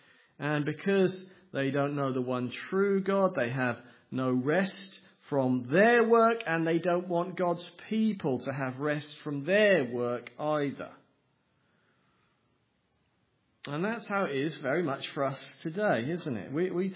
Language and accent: English; East of England, United Kingdom; growing up in Norfolk in England